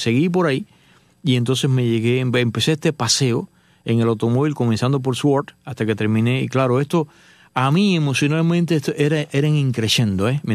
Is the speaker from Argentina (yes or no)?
no; Cuba; nosotros que somos cubanos, ¿no? Y cojo una isla, ¿qué cubano no conoce una playa?